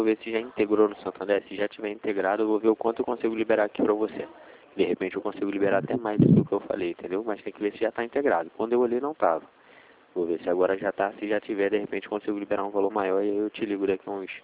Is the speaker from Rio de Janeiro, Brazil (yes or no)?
yes; Rio de Janeiro, Brazil; Mas eu sou da Baixada